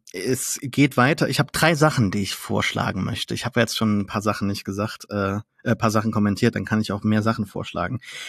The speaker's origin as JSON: {"language": "German", "region": "Saarland", "country": "Germany", "said": "Bin kein Franzose, obwohl ich Saarländer bin."}